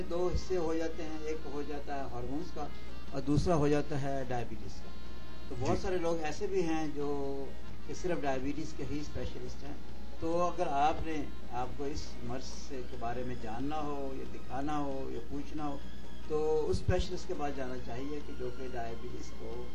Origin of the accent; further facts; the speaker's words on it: Lahore, Punjab, Pakistan; also born or lived in United States; میں ویسے تو لاہور سے ہوں جی،